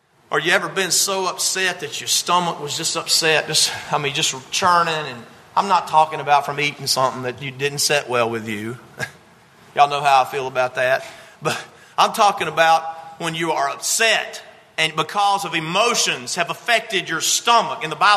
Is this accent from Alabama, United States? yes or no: yes; Gordo, Alabama, United States; My hometown's Gordo.